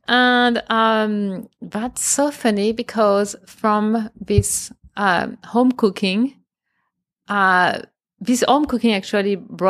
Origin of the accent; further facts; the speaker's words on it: France; I'm from France.